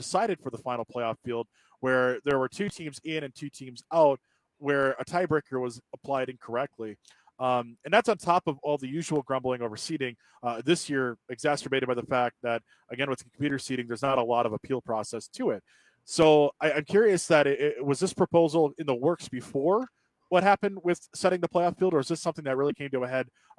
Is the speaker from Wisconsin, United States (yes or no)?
yes; Cadott, Wisconsin, United States; Carney is playing the hits from my hometown of Cadott, Wisconsin, right here.